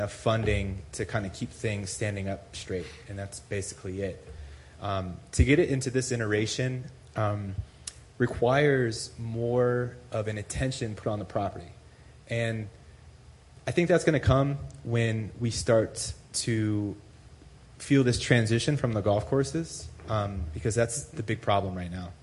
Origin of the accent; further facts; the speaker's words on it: Jamestown, Virginia, United States; My wife and I'm from Virginia, Jamestown.